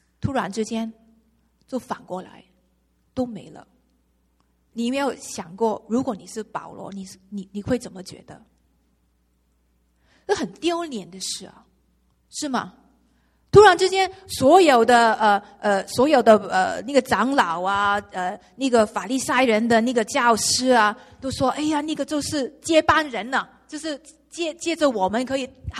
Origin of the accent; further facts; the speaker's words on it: China; 我觉得他不是我们中国人所谓的谦虚